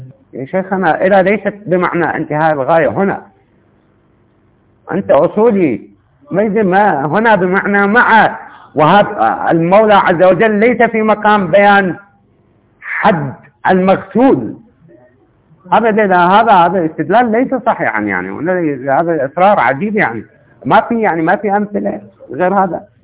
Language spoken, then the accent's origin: Arabic; Iraq; أنت باكستاني وأنا عراقي